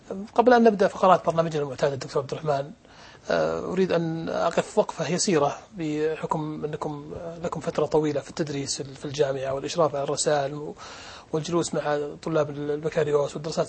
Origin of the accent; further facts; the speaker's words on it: Saudi Arabia; عندنا في السعودية